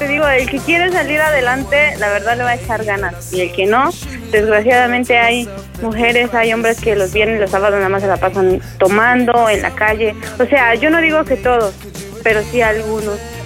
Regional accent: Nezahualcóyotl, State of Mexico, Mexico; En Ciudad Neza.

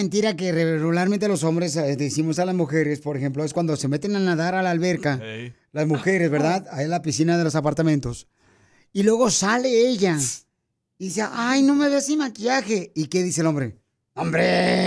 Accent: Guadalajara, Jalisco, Mexico; now in Utah, United States; Porque acá venimos de Guadalajara, a Utah, Estados Unidos, a triunfar.

